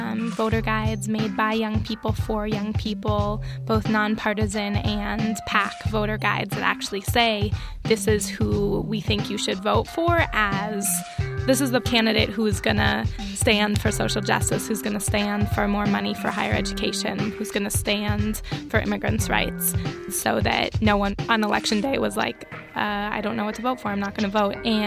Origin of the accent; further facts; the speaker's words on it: Oakland, California, United States; I grew up in Oakland